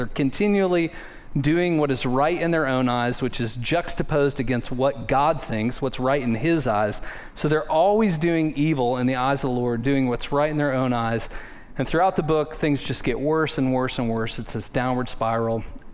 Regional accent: Northern US, United States; now in Nashville, United States; I grew up in the North, and then I married a Nashville girl, and her mother makes cheese grits. We don't have grits in the North.

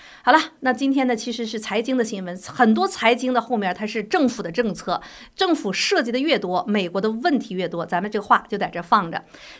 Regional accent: China; now in United States; 我们是从大陆来的

